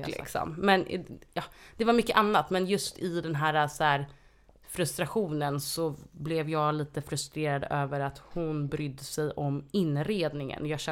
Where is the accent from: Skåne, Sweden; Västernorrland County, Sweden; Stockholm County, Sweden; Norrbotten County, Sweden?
Stockholm County, Sweden; Stockholm; born there; jag är född på SÖS.